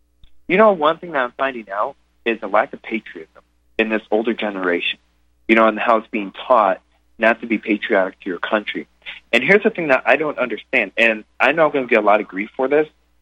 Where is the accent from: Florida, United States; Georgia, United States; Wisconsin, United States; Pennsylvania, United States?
Wisconsin, United States; And I said, "Yeah, I'm from Wisconsin."